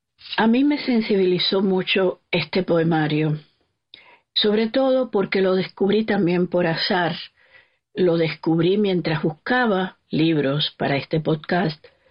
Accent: Ukraine; hasta que comenzó la guerra en 2014 en mi país, en mi casa, en Ucrania.

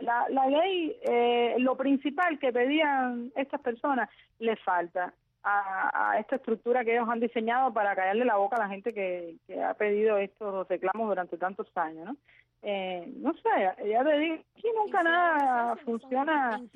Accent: La Timba, Havana, Cuba; ya yo vivo en un barrio complicado, yo soy de La Timba.

